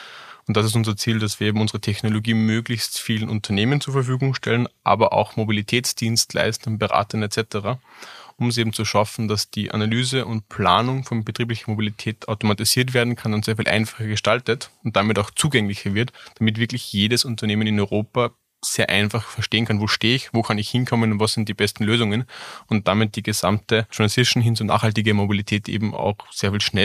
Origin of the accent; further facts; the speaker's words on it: Alberndorf, Upper Austria, Austria; Ich habe es bei uns zu Hause dann einmal in Alberndorf in meinem Heimatort gemacht